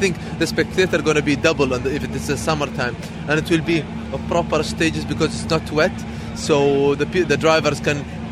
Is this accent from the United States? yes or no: no; Abu Dhabi, United Arab Emirates; I would like to show them what kind of people we are from Abu Dhabi, and the people of Abu Dhabi, how they are.